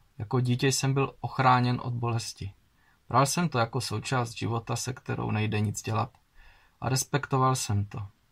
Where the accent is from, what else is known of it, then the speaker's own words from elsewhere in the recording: Olomouc Region, Czechia; now in Chrášťany, Czechia; a pocházím z Hané na Moravě, v Chrášťanech u Prahy. Trvale žiji asi 15 let.